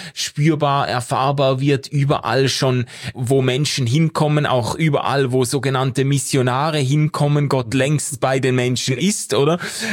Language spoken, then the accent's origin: German; Basel, Basel-Stadt, Switzerland